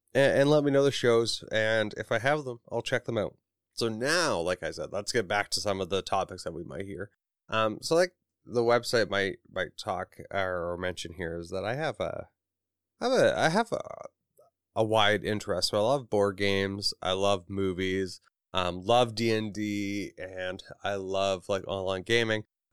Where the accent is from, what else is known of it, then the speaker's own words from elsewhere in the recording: Canada; I am from Canada.